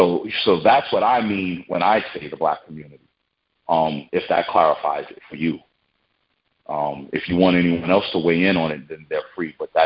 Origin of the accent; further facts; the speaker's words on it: Brooklyn, New York, United States; I come from that environment. I come from Brooklyn. I come from an environment where there's hopelessness, there's despair.